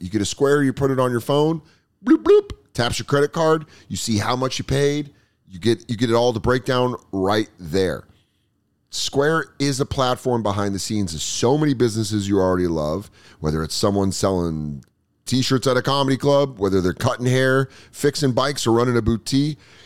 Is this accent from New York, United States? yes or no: no; Colorado, United States; also born or lived in Arizona; I lived in Arizona. I grew up in Colorado where, like